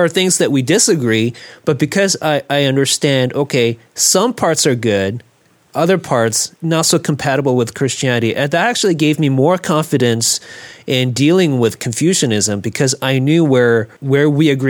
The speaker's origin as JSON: {"language": "English", "country": "South Korea", "said": "I come from South Korea."}